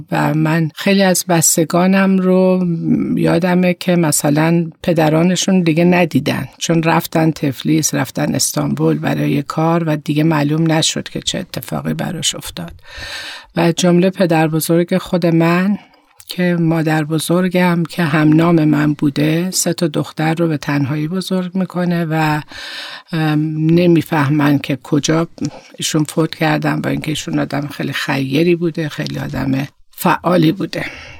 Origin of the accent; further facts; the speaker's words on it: Tehran, Tehran Province, Iran; also born or lived in Khameneh; من متولد شهر خامنه از توابع آذربایجان شرقی هستم و در واقع همونجا به دنیا آمدم و بعد از 2 سال خانواده مهاجرت کردن به تهران و در تهران بزرگ شدم.